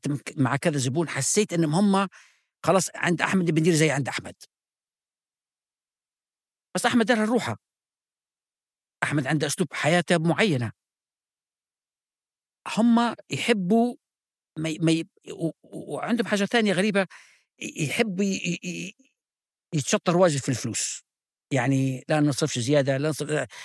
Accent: Libya; اللي أنا ملاحظة لحكوا على بلادنا ليبيا، ليبيا الحبيبة

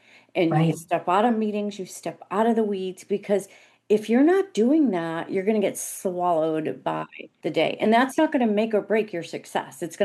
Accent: Northeast, United States; So years ago, so I'm from the Northeast, which means we talk super, super fast and we don't slow down. We don't breathe.

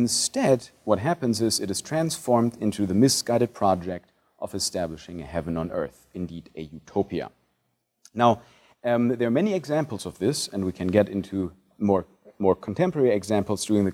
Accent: Germany; also born or lived in Italy; So I am not English, obviously. I'm German, and I follow the politics there more than I do here. I also lived in Italy for 15 years

